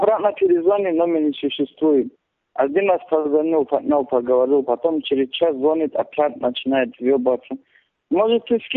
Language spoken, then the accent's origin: Russian; Khasavyurt, Dagestan, Russia; С Хасавюрта я.